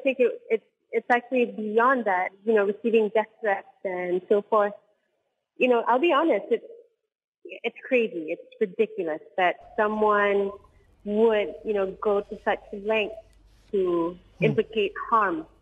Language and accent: English; Malaysia; being Malaysian, this is something that is just so deeply ingrained